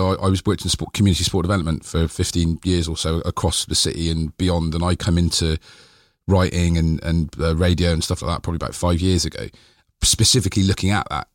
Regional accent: Bristol, South West England, United Kingdom; So I was born in Eastville, so I grew up just at the bottom of Eastville Park. Then we moved to Easton, then to Fishponds when in my late teens.

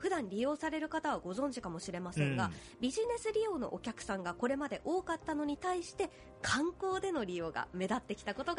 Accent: Shibata, Niigata, Japan; ぜひ私のふるさとの新潟県新発田市にも訪れてみてほしいんですね

